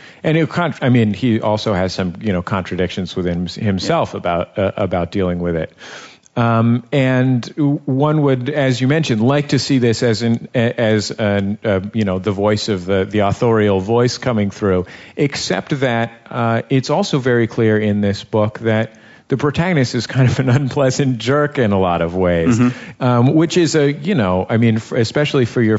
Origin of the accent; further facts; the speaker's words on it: San Francisco, California, United States; We were talking about Berkeley, and I'm from San Francisco, and you know, you went to UC Berkeley.